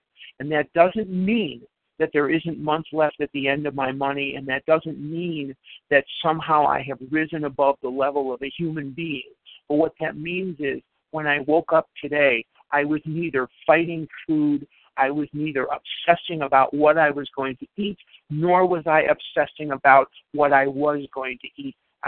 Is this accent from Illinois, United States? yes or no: yes; Chicago, Illinois, United States; And I grew up in Chicago, and these men and women would find each other